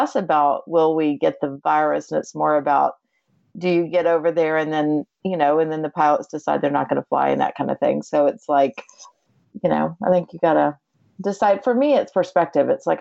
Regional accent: Atlanta, Georgia, United States; I grew up in Atlanta, super close family

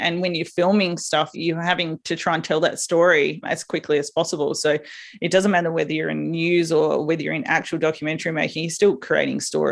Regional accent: South Australia, Australia; small town, so much so that you didn't even have to slow down to 60 to go through our town. So I grew up little country town in South Australia.

